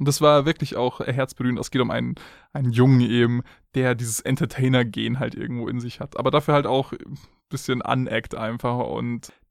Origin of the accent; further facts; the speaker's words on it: Bavaria, Germany; ich komme da irgendwo aus der Ecke, Landshut war ich schon öfters mal.